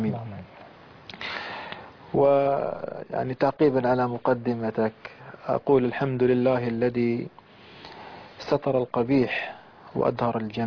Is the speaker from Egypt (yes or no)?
no; Palestine; أنه كان عندنا في فلسطين شهداء وفي غزة